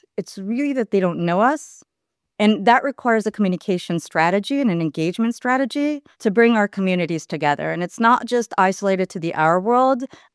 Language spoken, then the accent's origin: English; Argentina; also born or lived in United States; Being a Jew, being an Argentinian, being an American in Cairo, and it was a heated time.